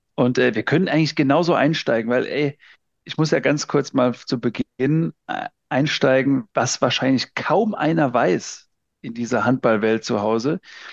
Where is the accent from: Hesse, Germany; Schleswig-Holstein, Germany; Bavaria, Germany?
Bavaria, Germany; Obernburg; ich bin ja im … in Obernburg, aufgewachsen am bayerischen Untermain zwischen Aschaffenburg und Miltenberg groß geworden bei der TuSpo aus Obernburg.